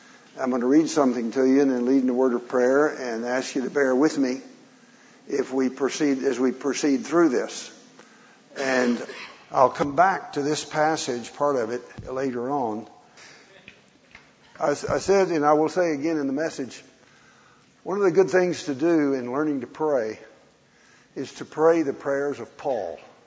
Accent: Clarksville, Tennessee, United States; he's even willing to drive halfway to my hometown up in Clarksville

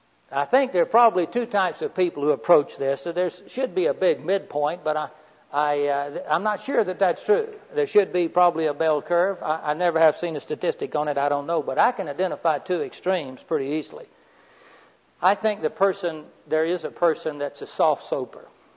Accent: Florida, United States; That I'm from the main part of Florida. That's that little strip of semi-highland country.

